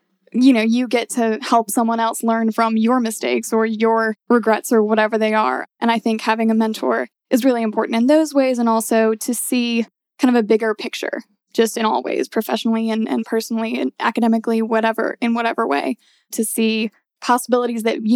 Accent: Louisiana, United States; moved away as an adult; now in Atlanta, United States; Well, I'm originally from Louisiana, came to Atlanta for college, went to Oglethorpe University and graduated last May.

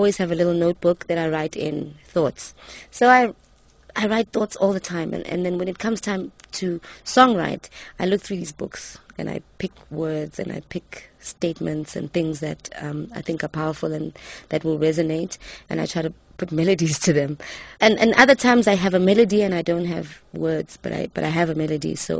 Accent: South Africa; it kind of feels like, as a South African, my space, and I'm sure that a lot of South Africans feel this way

